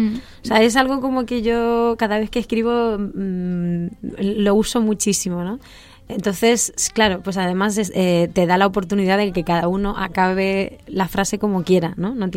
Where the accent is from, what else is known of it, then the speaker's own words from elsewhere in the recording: Castilla-La Mancha, Spain; soy de La Mancha, porque tengo ese punto de cani